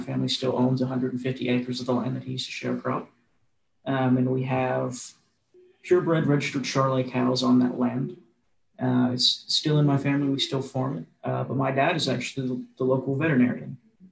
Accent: Georgia, United States; So I grew up in South Georgia. Valdosta would be the what I like to call the big town around where I live.

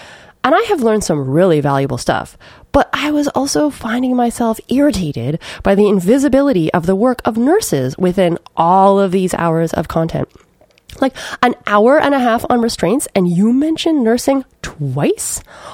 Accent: Thunder Bay, Ontario, Canada; I grew up in Thunder Bay, a small city on the north shore of Lake Superior. So rivers, lakes, boreal forest, we spent a lot of time outside in all seasons, lots of skiing, lots of winter.

